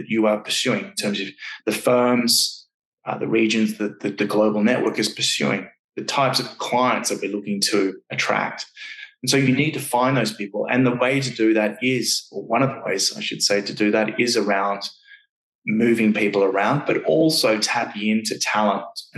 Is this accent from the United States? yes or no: no; Australia; moved away as an adult; also born or lived in London; now in Canada; that was something that I did for when I came over from Australia to London, changed the culture in the global office there.